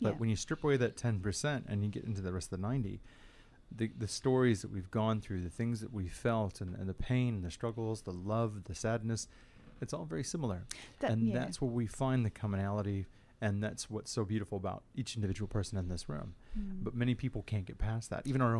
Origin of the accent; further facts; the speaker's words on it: Midwest, United States; And I come from the Midwest Bible Belt. I couldn't explore any of that.